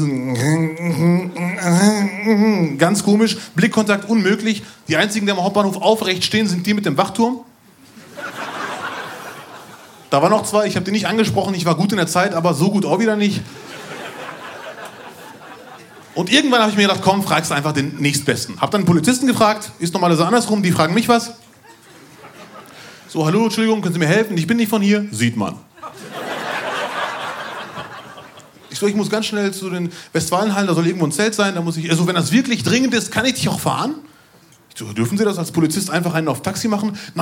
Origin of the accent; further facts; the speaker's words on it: Bielefeld, North Rhine-Westphalia, Germany; also born or lived in Bochum; Ich komme aus Bielefeld, aber auch aus Bochum, aus einer Ecke.